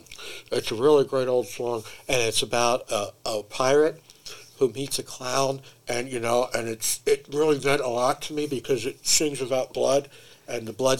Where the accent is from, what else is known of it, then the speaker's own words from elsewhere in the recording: Philadelphia, Pennsylvania, United States; because where I grew up in Philly, you had to look tough.